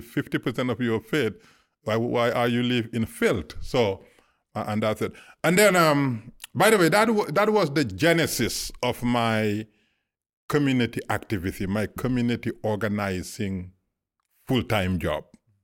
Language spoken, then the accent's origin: English; Senegal; also born or lived in Gambia; I was born in Gambia, raised in Senegal, because Gambia and Senegal is one country